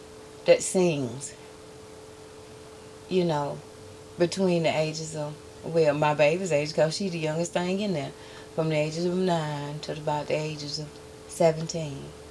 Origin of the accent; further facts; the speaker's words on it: Carnegie, Georgia, United States; I grew up in the Carnegie area. Of Randolph County.